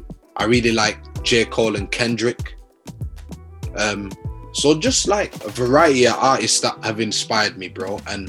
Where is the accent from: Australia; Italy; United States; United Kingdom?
United Kingdom; Leeds, Yorkshire and the Humber; growing up in Leeds, bro, like, I had a good childhood, man. Like, obviously, bare difficulties in the bits that I grew up in.